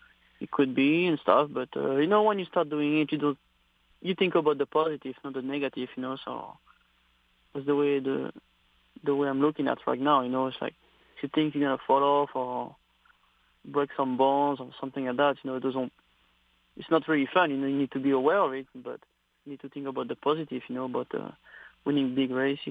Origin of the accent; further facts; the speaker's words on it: France; now in United States; Well, it's like it's kind of like different than here, you know, living in the state.